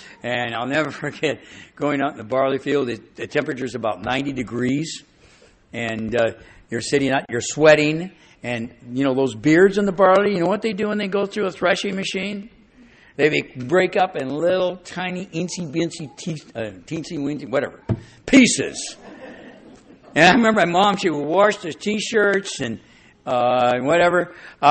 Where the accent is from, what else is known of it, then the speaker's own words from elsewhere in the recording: Washington, United States; I grew up in Washington State, as I mentioned earlier. We lived near Spokane. My dad had a smaller farm. Today, our family still has the farm.